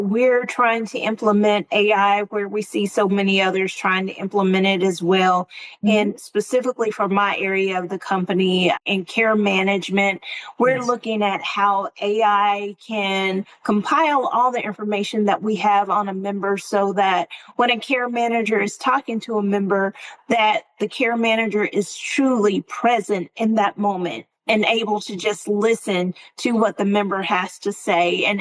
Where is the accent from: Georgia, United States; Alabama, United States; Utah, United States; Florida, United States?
Alabama, United States; Athens; So I grew up in Athens, Alabama.